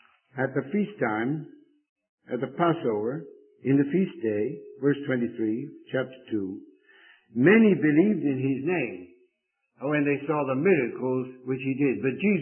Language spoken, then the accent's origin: English; Bristol, South West England, United Kingdom; born there; the city of Bristol, where I was born in England.